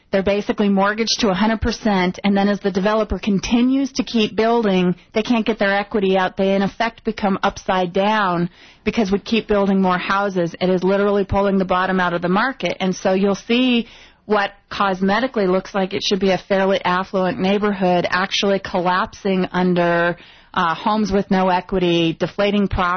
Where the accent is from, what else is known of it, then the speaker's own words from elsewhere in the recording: Aurora, Colorado, United States; you know, I come from Aurora